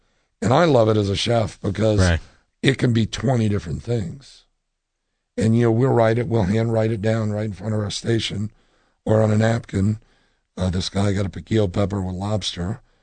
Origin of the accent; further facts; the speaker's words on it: Savannah, Georgia, United States; He grew up in Jacksonville. I grew up in Savannah.